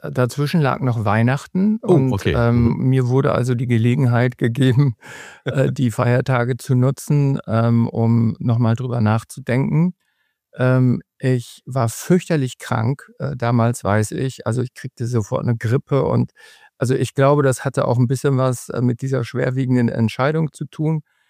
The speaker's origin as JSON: {"language": "German", "region": "Lower Saxony", "country": "Germany", "said": "so als Niedersachse würde mir natürlich auch eine Insel mal gefallen"}